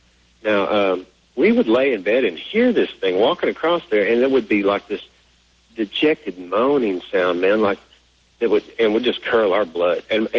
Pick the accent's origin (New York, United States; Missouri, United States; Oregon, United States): Missouri, United States; I'm on the road down here around Durant, Texas, headed back up to my home state of Missouri.